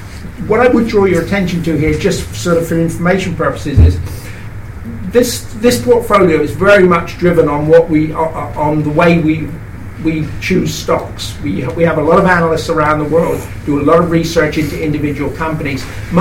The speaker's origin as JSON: {"language": "English", "region": "England", "country": "United Kingdom", "said": "I hate to say this as an Englishman"}